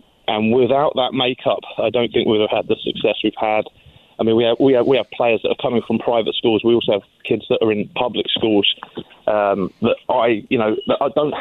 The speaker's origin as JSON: {"language": "English", "region": "London", "country": "United Kingdom", "tie": "born or raised there", "said": "Well, I'm born and raised in London, England."}